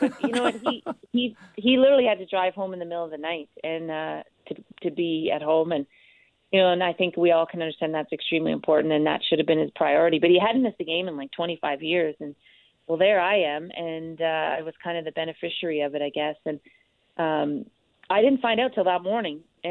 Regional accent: Canada; as a fan and as a Canadian

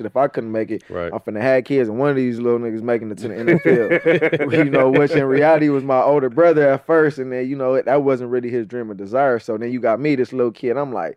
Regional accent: Los Angeles, California, United States; growing up in Leimert Park, you know, Crenshaw and Slauson was literally 10, 15 blocks down the street

